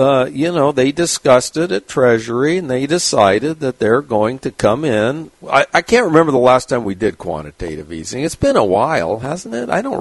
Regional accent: San Diego, California, United States; So I enjoyed it because the Navy, I'm from San Diego. My father was in the Navy in World War II.

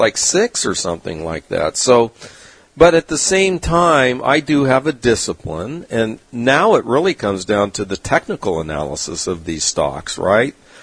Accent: Point Loma, California, United States; Now, I grew up in Point Loma, California. I grew up with a lot of Portuguese. They were tuna fishermen.

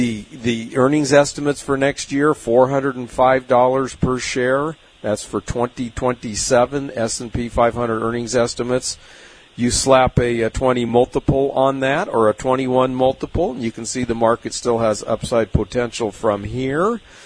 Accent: San Diego, California, United States; I've been on a lot of harbor cruises growing up in San Diego, obviously.

